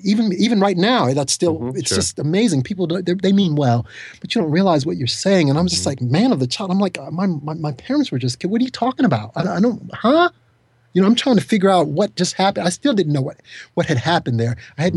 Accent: Jamestown, New York, United States; also born or lived in Chicago; I was born in Chicago, but I have to give a shout out to Jamestown, New York, because that's where my grandmother, when she came and got us, that's where I was raised.

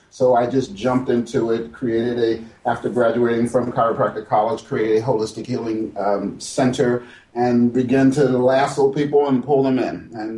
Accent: Philadelphia, Pennsylvania, United States; also born or lived in New York; It wasn't in my repertoire at the time, growing up in Philadelphia and New York areas.

